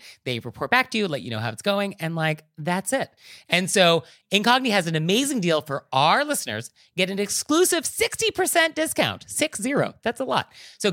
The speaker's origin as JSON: {"language": "English", "region": "California", "country": "United States", "tie": "born or raised there", "said": "Yes, I'm from Marin County. You cannot get more bedroom community than that."}